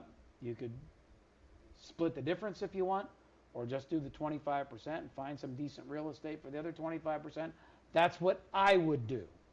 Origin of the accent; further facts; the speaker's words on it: Philadelphia, Pennsylvania, United States; Michael in Philadelphia, PA, my hometown, the city of brotherly love